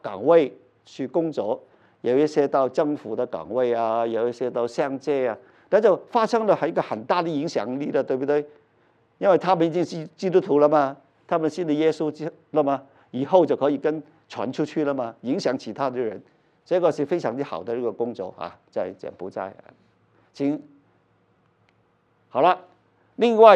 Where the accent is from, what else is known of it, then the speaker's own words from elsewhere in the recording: United States; 我们美国人就这样相信。